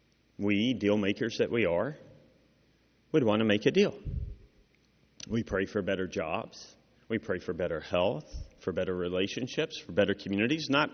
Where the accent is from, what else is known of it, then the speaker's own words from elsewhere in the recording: Kentucky, United States; Now, I doubt you went to the same elementary school that I did since I grew up in Kentucky